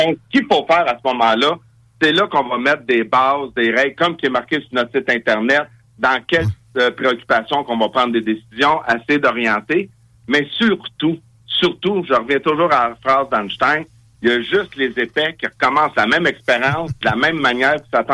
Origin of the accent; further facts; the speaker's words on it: Farnham, Quebec, Canada; moi, je suis un gars, je viens de Farnham. C'est pas de Québec.